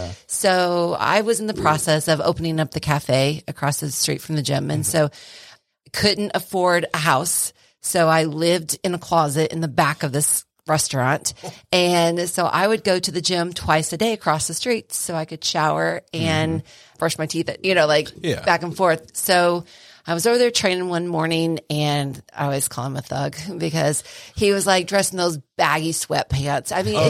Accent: Illinois, United States; So we're originally from Illinois. I'm from like a small town of 600 people, so no one even knows.

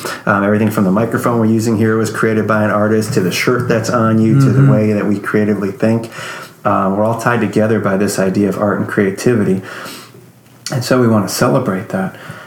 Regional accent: Illinois, United States; We've inherited Illinois. We've been born and raised in Illinois, mm-hmm. so you inherit the state.

